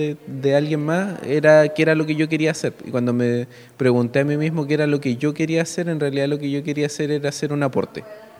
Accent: Isla Maillén, Los Lagos, Chile; also born or lived in Concepción; Sí, bueno, crecí en Isla Maillén, acá al frente, y estudié acá en Puerto Montt. Tuve un tiempo en Concepción y después volví para acá.

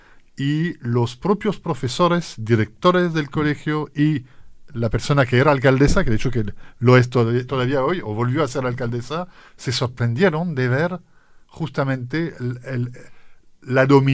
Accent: France; Spanish is a second language; yo siendo francés lo he vivido

